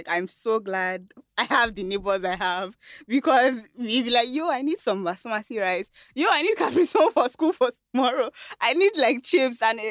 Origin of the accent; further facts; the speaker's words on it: United Kingdom; So I'm British.